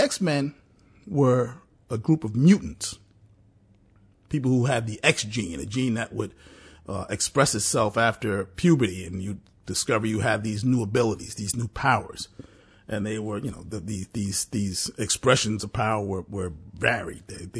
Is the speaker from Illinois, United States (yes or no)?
no; New York City, New York, United States; as a young black man, as a young teenager growing up in New York City.